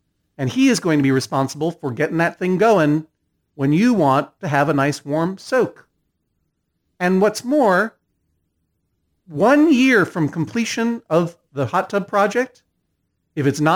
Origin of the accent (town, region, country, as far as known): Massachusetts, United States